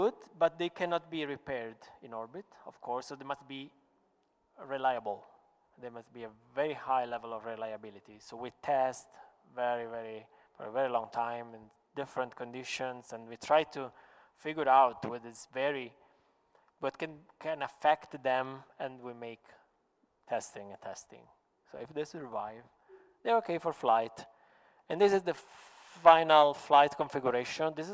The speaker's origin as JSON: {"language": "English", "region": "Sicily", "country": "Italy", "second_language": "English", "said": "I said, \"I'm from the Sicilian, so Sicilian.\""}